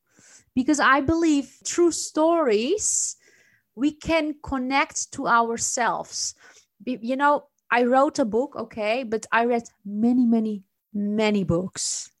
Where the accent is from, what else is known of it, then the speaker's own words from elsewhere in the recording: Netherlands; my multicultural background, because my parents are Turkish. I was raised in the Netherlands. I traveled and I lived in different countries